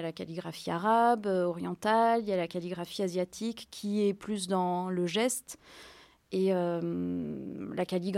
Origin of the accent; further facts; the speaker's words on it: Annecy, Auvergne-Rhône-Alpes, France; now in Sarlat, France; je suis originaire d'Annecy. Je suis donc artiste calligraphe, j'habite en Dordogne, à Sarlat, dans le sud-ouest.